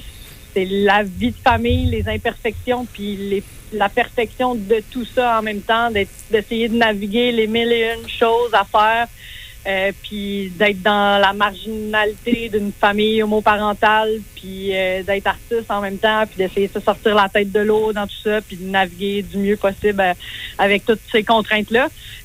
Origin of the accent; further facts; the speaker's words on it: Sherbrooke, Quebec, Canada; Là. Je viens de Sherbrooke.